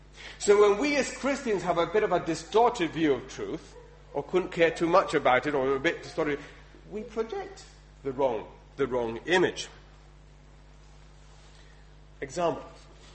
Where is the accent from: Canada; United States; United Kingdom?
United Kingdom; England; now in Netherlands; But as an Englishman, you can't come and tell Dutch people what to do.